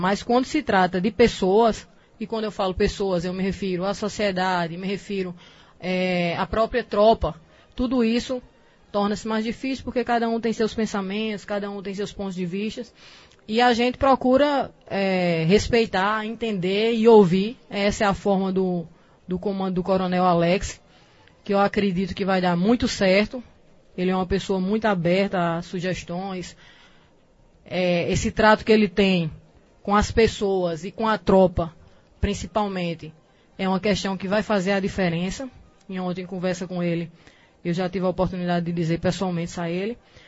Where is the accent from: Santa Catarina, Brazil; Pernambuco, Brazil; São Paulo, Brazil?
Pernambuco, Brazil; Tabira; que sou dessa região, que sou natural daqui, de Tabira